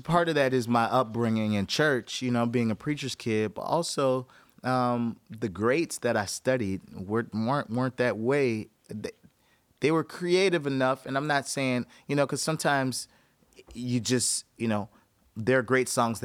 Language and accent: English; New Orleans, Louisiana, United States; I always was proud to say that I was from New Orleans